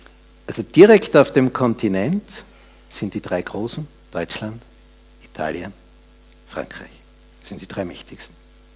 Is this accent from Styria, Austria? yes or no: yes; Styria, Austria; Und ich komme aus der Steiermark, also aus einem befestigten Grenzgebiet dieser Zeit vor 1200 Jahren.